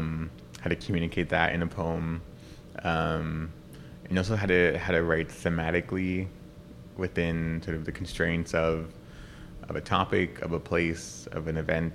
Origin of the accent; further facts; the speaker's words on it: Alberta, Canada; I'm from the Drifpal Cree Nation in northwestern Alberta, Treaty 8 territory.